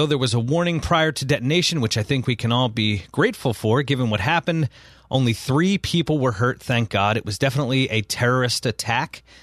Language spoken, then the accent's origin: English; Philadelphia, Pennsylvania, United States; How do I stay safe? As a Philadelphian, can I?